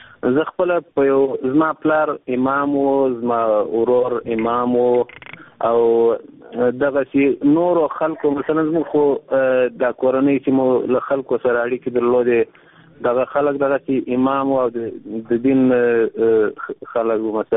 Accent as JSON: {"language": "Pashto", "country": "Afghanistan", "said": "زه یو افغان یم"}